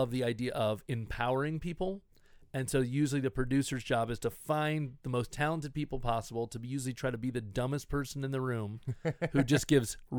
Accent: Midwest, United States; I grew up in the Midwest.

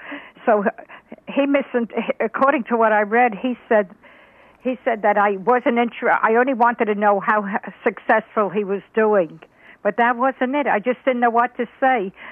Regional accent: Brooklyn, New York, United States; Oh, in Brooklyn.

